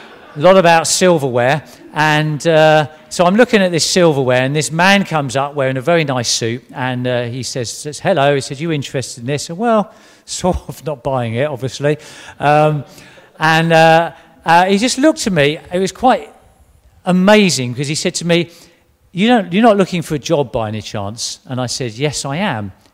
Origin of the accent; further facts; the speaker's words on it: South East England, United Kingdom; Now, growing up in Kent and Sussex, most of the southeast, I knew where Tunbridge Wells, roughly where Tunbridge Wells was.